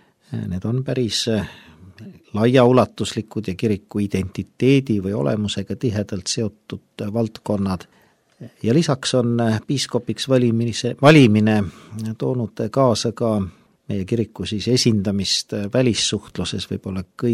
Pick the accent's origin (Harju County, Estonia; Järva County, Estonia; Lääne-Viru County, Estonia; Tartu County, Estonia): Harju County, Estonia; Tallinn; Ma kasvasin üles Mustamäel, nagu paljud minu eakaaslased, kuigi minu vanematel oli suvekodu Lahemaal